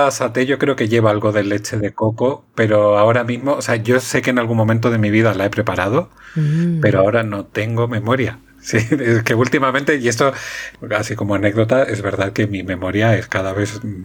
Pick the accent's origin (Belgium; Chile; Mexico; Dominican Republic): Chile; born there; yo nací en Chile tal, y se queda así como, eres chileno.